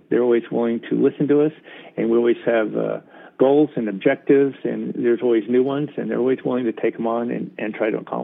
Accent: Reno, Nevada, United States; I grew up, I was born and raised in Reno, Nevada.

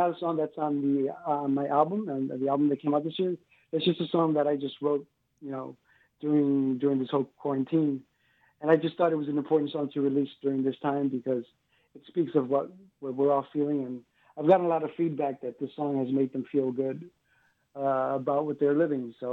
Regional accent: New York City, New York, United States; I grew up in New York City. A lot of ex New Yorkers live here.

